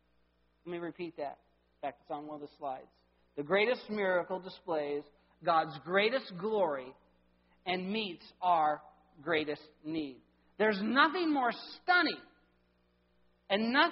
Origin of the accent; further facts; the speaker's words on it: Chowchilla, California, United States; I mean, when I was born and raised in Chowchilla